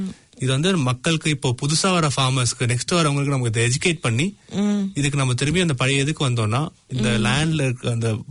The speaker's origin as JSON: {"language": "Tamil", "town": "Cuddalore", "region": "Tamil Nadu", "country": "India", "said": "நான் கடலூர்காரன்"}